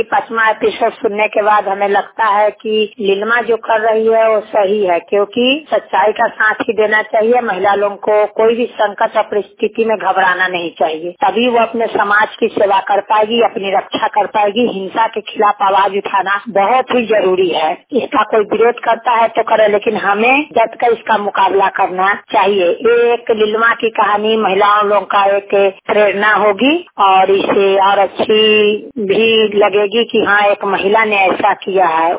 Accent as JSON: {"language": "Hindi", "town": "Bhagwanpur", "country": "India", "said": "जिले के भगवानपुर प्रखंड के सेना पंचायत की रहने वाली हूँ।"}